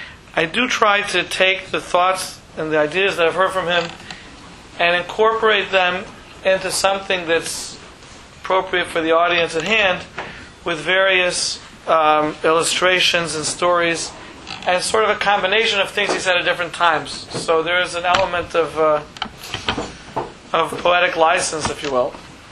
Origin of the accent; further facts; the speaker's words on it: Memphis, Tennessee, United States; now in Lakewood, United States; I'm from Memphis, Tennessee, and currently from Lakewood.